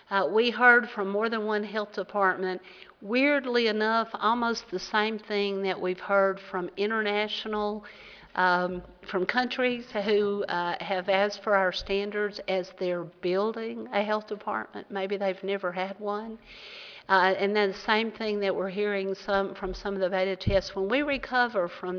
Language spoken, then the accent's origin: English; the South, United States; I mean, I'm from the South. It's possible I could just been a little slow.